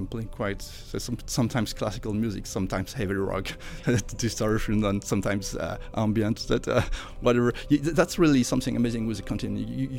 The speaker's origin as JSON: {"language": "English", "region": "Île-de-France", "country": "France", "said": "I'm from France, so near Paris."}